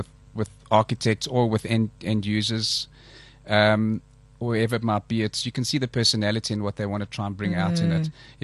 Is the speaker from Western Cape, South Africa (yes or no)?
no; Port Elizabeth, Eastern Cape, South Africa; born there; No, I was born in Port Elizabeth.